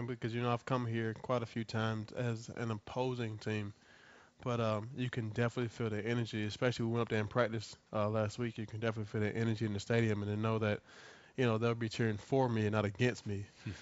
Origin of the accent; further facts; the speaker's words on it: Virginia, United States; also born or lived in North Carolina; I was born in Carolina, raised in Virginia.